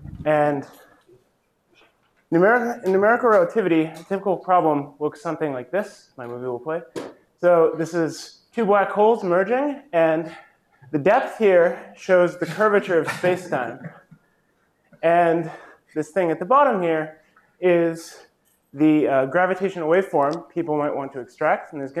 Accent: Colorado, United States; I'm from Colorado, so this is a Colorado supercomputer, Janus.

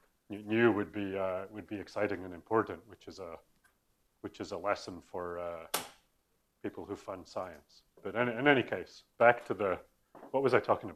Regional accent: Canada; I am Canadian

